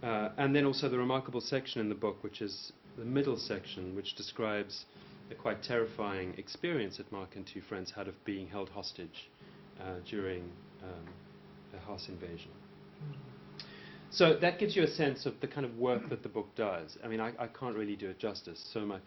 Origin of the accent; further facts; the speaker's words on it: Johannesburg, Gauteng, South Africa; Johannesburg, my hometown, the city I think I know, is not the city I think I know.